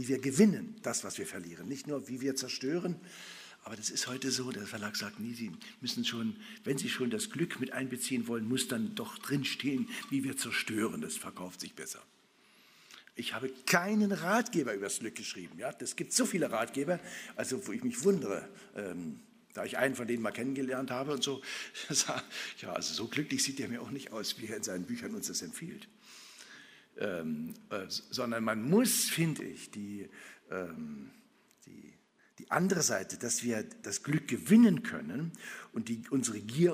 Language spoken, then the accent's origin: German; Saxony-Anhalt, Germany; Wenn ich jetzt höre, wie auch in meiner Heimat in der Altmark